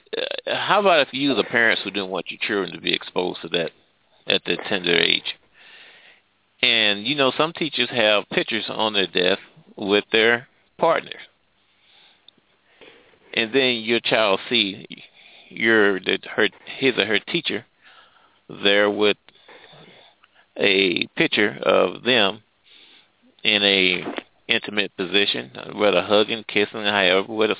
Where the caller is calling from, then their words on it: Midwest, United States; I'm calling from the Midwest.